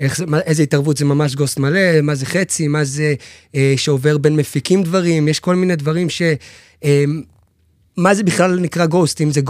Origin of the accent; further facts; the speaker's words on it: Revadim, Southern District, Israel; בקיבוץ רבדים, איפה שאני גר גם היום.